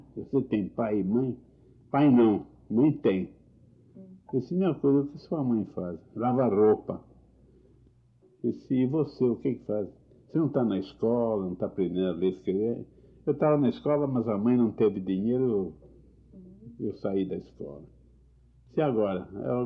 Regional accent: Brazil; Um caso que me aconteceu como brasileiro, um caso muito triste, né?

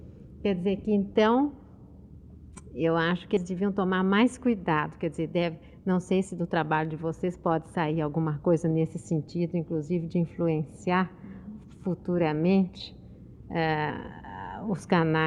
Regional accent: São Paulo, Brazil; born there; Bom, eu naturalmente nasci aqui em São Paulo, gosto de São Paulo

